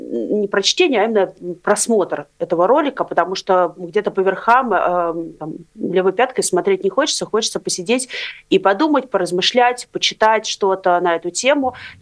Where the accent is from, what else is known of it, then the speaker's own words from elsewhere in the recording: Russia; accent: Russian; люди слышат мой акцент русский, они спрашивают, откуда вы? И я говорю, from Russia